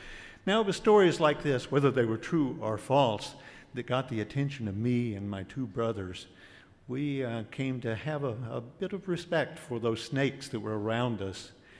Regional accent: Victoria, Texas, United States; I grew up in Victoria, Texas, in a house that sat on the floodplain of the Guadalupe River. We lived very near to the old Victoria with the antebellum mansions, which still stand today.

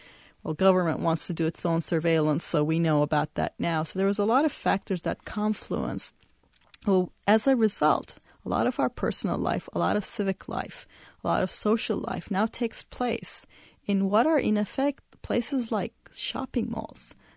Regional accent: Turkey; We had Gezi in my home country of Turkey.

